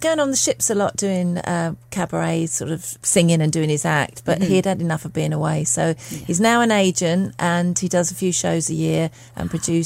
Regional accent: London, United Kingdom; born there; I was born in North London

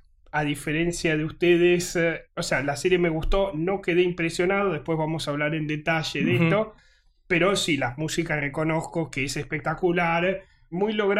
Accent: Italy; yo crecí en Italia.

